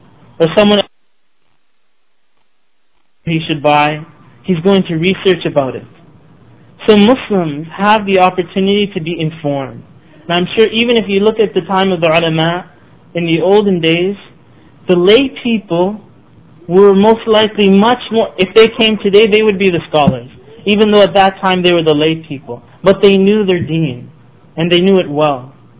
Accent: Canada; If you go to Canadian children, they might know Islam better than American children. I'm from Canada, that's why I mean.

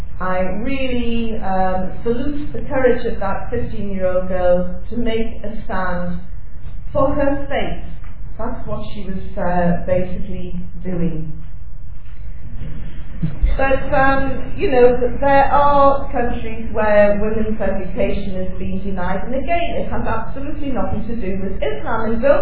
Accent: Newcastle, North East England, United Kingdom; I come from Newcastle, and if a woman did that up in Newcastle, she'd probably end up being battered and put in the casualty ward.

